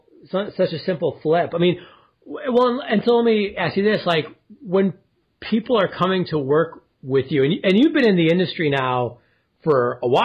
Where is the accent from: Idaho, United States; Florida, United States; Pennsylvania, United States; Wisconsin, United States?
Wisconsin, United States; Milwaukee; even growing up in Milwaukee, we went to it